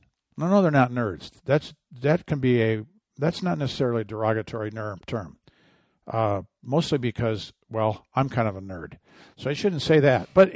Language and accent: English; Michigan, United States; Well, hey, I grew up in Michigan.